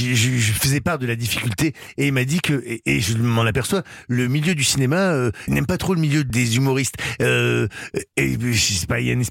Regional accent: Hauts-de-France, France; accent: Ch'ti; je n'étais pas que un fer de lance ch'ti qui hurlait avec mon accent.

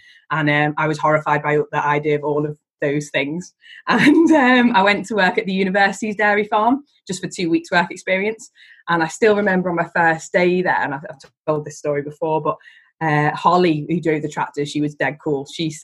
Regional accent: Liverpool, North West England, United Kingdom; So I was born in Liverpool in Croxteth actually.

